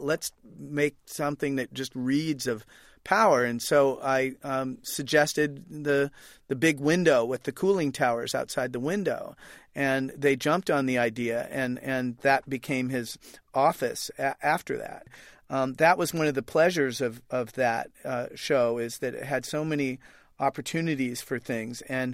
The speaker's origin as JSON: {"language": "English", "region": "Oregon", "country": "United States", "said": "\"Yeah, man, I'm from Oregon.\""}